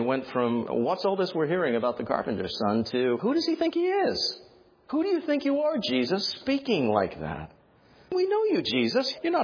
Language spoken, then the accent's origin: English; New York, United States; One student, because she found out I was from the New York area, she kept asking me about New York